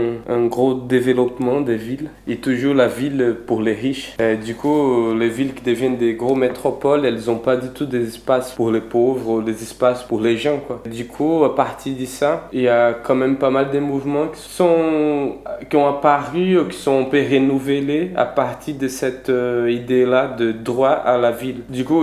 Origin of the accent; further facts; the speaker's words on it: Recife, Pernambuco, Brazil; On a une lutte chez moi, à Recife